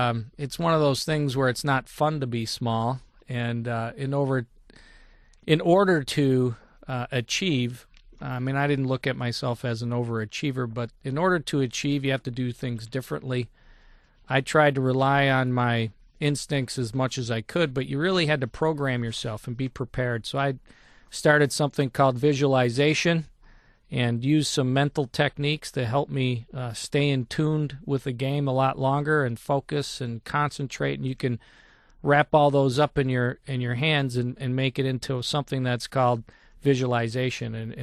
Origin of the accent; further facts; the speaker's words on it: Detroit, Michigan, United States; I took a different road than most kids growing up in Detroit.